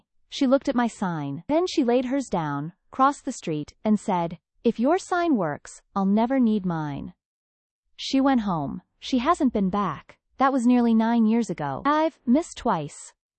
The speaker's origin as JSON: {"language": "English", "region": "the South", "country": "United States", "tie": "born or raised there", "said": "Well, I grew up in the South. I went to Sunday school."}